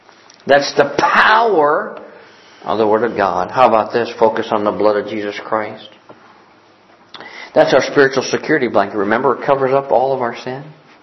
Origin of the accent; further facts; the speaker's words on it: Ohio, United States; I'm a preacher from Ohio.